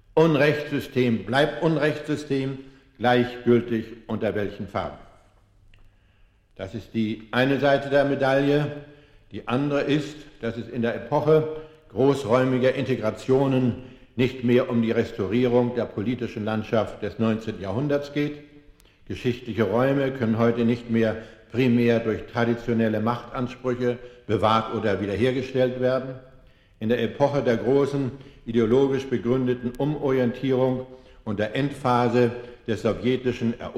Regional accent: Germany; ich bin ein Deutscher

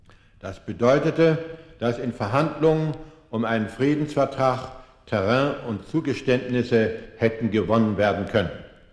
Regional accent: Germany; ich bin ein Deutscher

